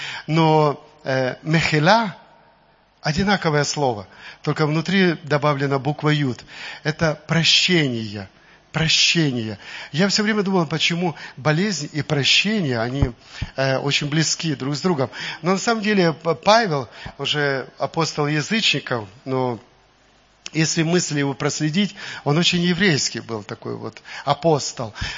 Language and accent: Russian; Jerusalem, Jerusalem District, Israel; Ну, конечно, я из Иерусалима, поэтому мне хотелось бы чуть-чуть с вами поговорить об этом чудесном городе.